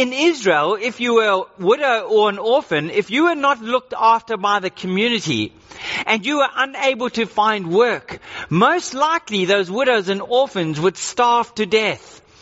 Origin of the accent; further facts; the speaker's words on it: South Africa; accent: South African; now in Australia; And so my accent is still got a South African sound to it. We sometimes eat some foods that are eaten in South Africa that are not popularized in Australia.